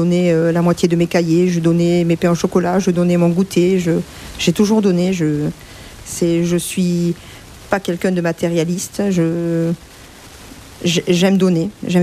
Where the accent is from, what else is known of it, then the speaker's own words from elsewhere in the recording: Perpignan, Occitanie, France; Je suis originaire des Pyrénées-Orientales dans le 66. Je suis née donc à Perpignan. J'ai vécu dans une ferme qui s'appelait le Masphage. Je suis issue d'une famille d'ouvriers. Mon père travaillait dans les vignes et ma mère ne travaillait pas.